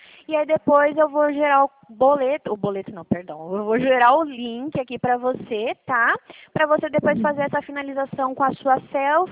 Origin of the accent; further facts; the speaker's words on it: Dracena, São Paulo, Brazil; Eu sou aqui de Dracena. A minha central fica, a minha agência fica. Sou aqui do interior.